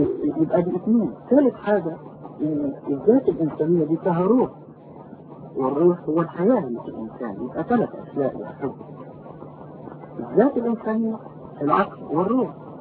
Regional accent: Egypt; born there; لكن أنا أعتبر ابن مصر بالانتساب إلى مصر دي المكان لأن ولدت في مصر تحت سماءها وفي أرضها

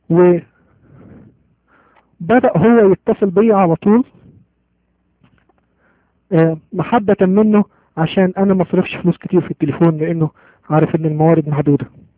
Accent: Egypt; accent: Egyptian; عارفين احنا المسار ولينا اكسنت تقيلة شوية، عرفوا ان الاكسنت بتاعتي اني مصري، مش بس عربي، لا مصري. ولو اني يسمحوا يسامحوني ما بحبش اقول عربي خالص، انا مصري.

